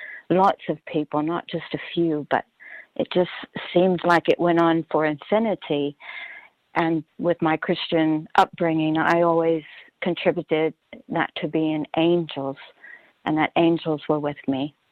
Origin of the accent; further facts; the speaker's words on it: the South, United States; growing up in the Bible Belt in the South